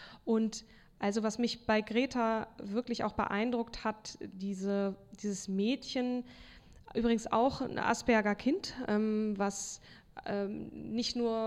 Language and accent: German; Hamburg, Germany; Wir kommen ja auch aus Hamburg, das ist ja auch voll okay.